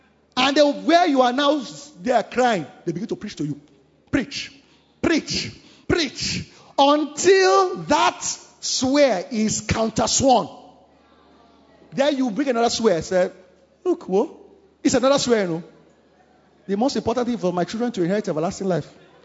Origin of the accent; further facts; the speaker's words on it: Ikorodu, Lagos, Nigeria; I grew up in Ikorodu, so those were the local schools.